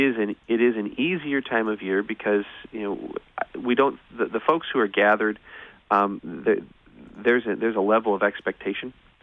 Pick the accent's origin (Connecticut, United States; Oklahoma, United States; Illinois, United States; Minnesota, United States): Illinois, United States; Edwardsville; Well, I grew up in Edwardsville, so I understand that, and I'll be down there.